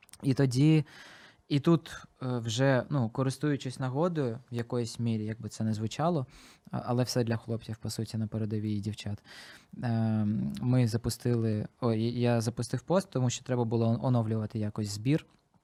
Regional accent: Crimea, Ukraine; Так, ми кримчани. Кримці.

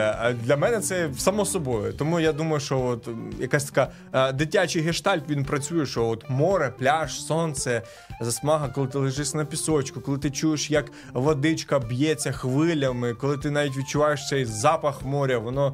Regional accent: Bilhorod-Dnistrovskyi, Odesa Oblast, Ukraine; Моє рідне місто Керман. Не хочу використовувати слово Білгород. Зараз можу неправильно зрозуміти, але Білгород-Дністровський, це біля Одеси.

